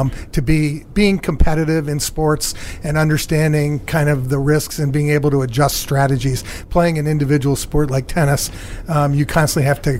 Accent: Pennsylvania, United States; Right outside Philadelphia.

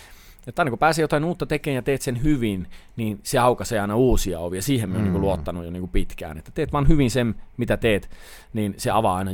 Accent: Lapland, Finland; meillä Lapissa on aina ollut niin

